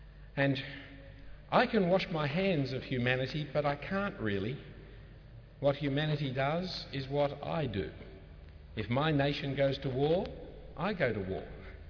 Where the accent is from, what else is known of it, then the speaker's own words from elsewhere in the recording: Australia; I cannot take the advantages of being an Australian without taking responsibility for what we as Australians have done.